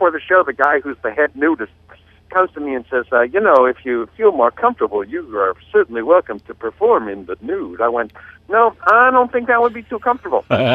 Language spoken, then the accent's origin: English; Midwest, United States; I actually love being a Midwesterner. I love the people. I love the values.